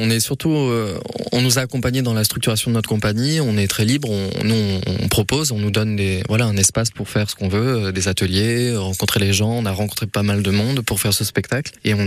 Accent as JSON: {"language": "French", "town": "Aix-en-Provence", "region": "Provence-Alpes-Côte d'Azur", "country": "France", "tie": "born there", "lives_now": "Lille, France", "said": "Moi, je viens du Sud. Je suis né à Aix-en-Provence et en fait, j'ai fait l'école du Nord et je suis resté dans le Nord, voilà, dans les Hauts-de-France, à Lille."}